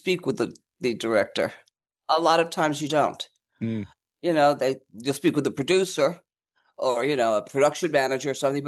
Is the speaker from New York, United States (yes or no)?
yes; New York, United States; also born or lived in Miami / New Jersey; I was born in Miami, raised in New York and New Jersey, and my parents wouldn't let me leave home until I was 21. When I was 21, I moved back to Miami.